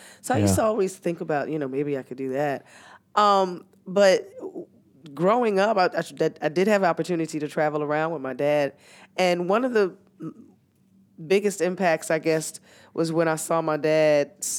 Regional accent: Augusta, Georgia, United States; Yes, we grew up in Augusta when my mother

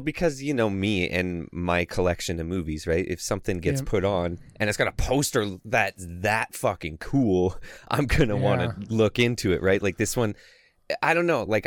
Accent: Canada; I'm from Canada.

